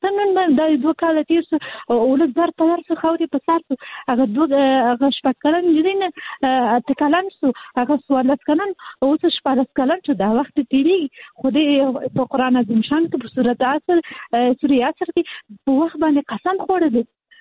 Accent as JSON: {"language": "Pashto", "region": "Kabul", "country": "Afghanistan", "said": "هغه مېرمنې چې زه خاصلي د کابل یم"}